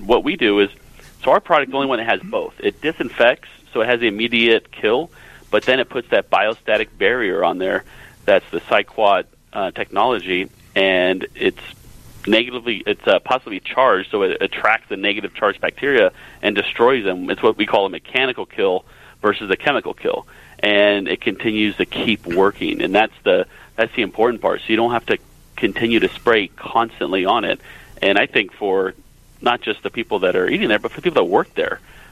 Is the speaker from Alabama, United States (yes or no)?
no; California, United States; I'm from California, and it's very strict here in terms of reopening.